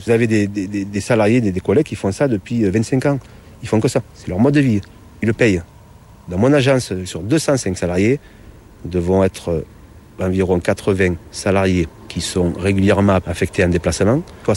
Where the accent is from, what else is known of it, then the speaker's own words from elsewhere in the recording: Bollène, Provence-Alpes-Côte d'Azur, France; moi je suis natif de Bolène. Bolène, c'est la ville limitrophe de la centrale de Tricastin.